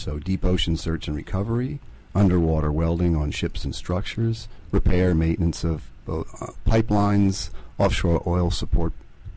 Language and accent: English; Princeton, New Jersey, United States; I grew up in Central Jersey, Princeton.